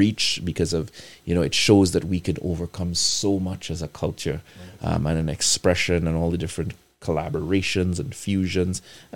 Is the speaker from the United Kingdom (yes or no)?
no; Trinidad & Tobago; moved away; growing up in Trinidad, soca was, you grew up with soca